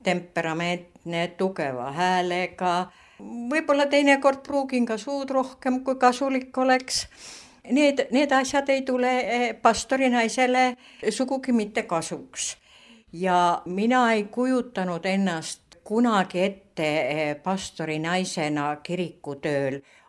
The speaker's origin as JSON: {"language": "Estonian", "town": "Tallinn", "region": "Harju County", "country": "Estonia", "tie": "born or raised there", "said": "kuigi ma olen Sakala tänava erasünnitusmajas sündinud ja põline tallinlane, olen ma oma hingelt maainimene."}